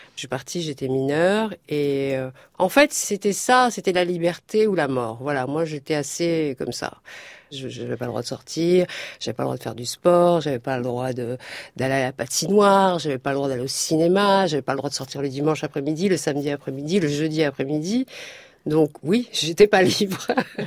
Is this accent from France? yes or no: yes; France; born there; Je suis algérienne. D'ailleurs, j'étais algérienne. Je suis restée algérienne jusqu'à 30 ans. Même si j'étais née en France, j'étais vraiment, algérienne.